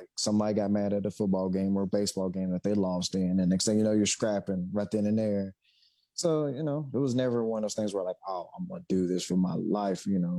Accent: Loudoun, United States; back in my hometown of Loudoun, there was like this very small road.

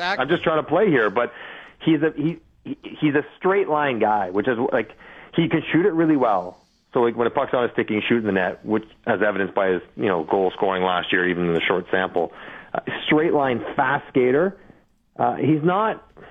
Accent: Toronto, Ontario, Canada; born there; when I was born in Scarborough, it was still called Scarborough.

